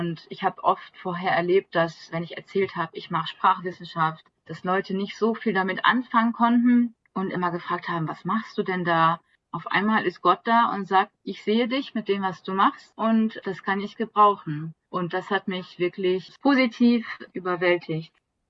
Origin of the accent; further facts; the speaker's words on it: North Rhine-Westphalia, Germany; now in Cameroon; dass man mit einem Bein in meiner Heimatstadt stehen kann und mit einem Bein in Holland.